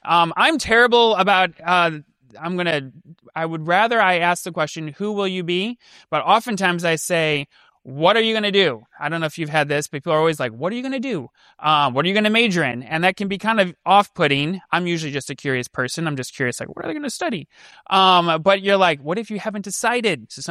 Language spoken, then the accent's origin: English; Chicago, Illinois, United States; So I grew up in Chicago, so I like Chicago deep dish pizza.